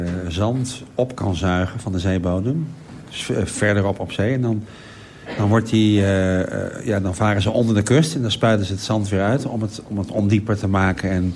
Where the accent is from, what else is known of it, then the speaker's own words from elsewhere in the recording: Friesland, Netherlands; born there; Ik ben geboren in Friesland.